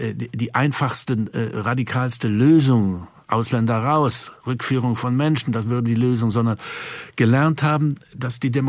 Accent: Thuringia, Germany; Ja, ich bin in Thüringen aufgewachsen und denke, dass ich auch Land und Leute ganz gut verstehe.

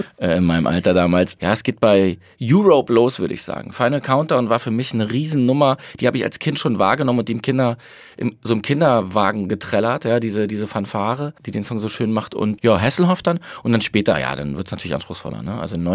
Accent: Berlin, Germany; now in Munich, Germany; Da war ich als Berliner auf dem Fußballplatz 1860-Fan. Das habe ich aber mit dem Umzug nach München verändert.

